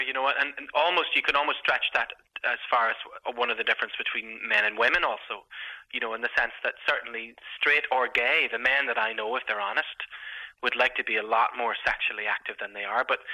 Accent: Belfast, Northern Ireland, United Kingdom; in Belfast, and hopefully some of your listeners may know about that.

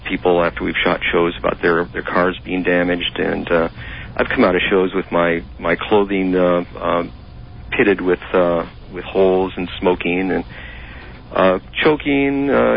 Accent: United States; Well, getting into it was as easy as growing up in America. I was making bottle rockets and my own fireworks when I was a kid.

